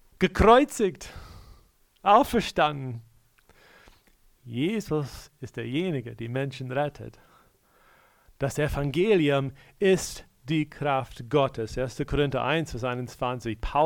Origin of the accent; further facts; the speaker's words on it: United States; Ich komme aus den Staaten